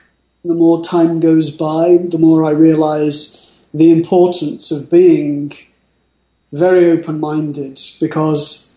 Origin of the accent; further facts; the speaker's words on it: United Kingdom; I'm from the UK originally, where I saw a lot of crop circles